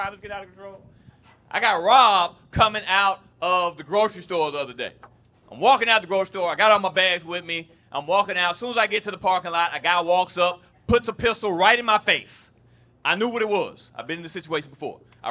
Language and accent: English; Nashville, Tennessee, United States; Because here, I grew up here in Nashville, Tennessee